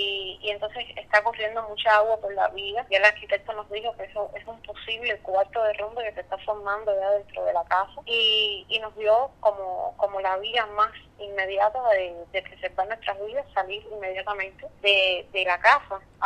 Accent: Havana, Cuba; se les hace a ellos difícil ubicarnos allí por el hecho de que somos de Habana Vieja

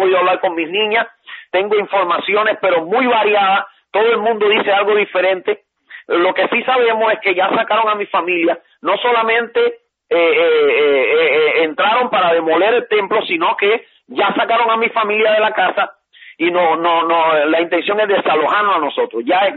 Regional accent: Cuba; soy cubano, vivo en Cuba. Estoy acá de visita en Miami

